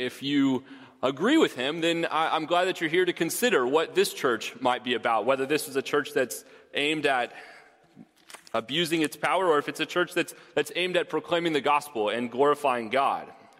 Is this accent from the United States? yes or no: yes; Houston, Texas, United States; I come from Houston, and you might remember Enron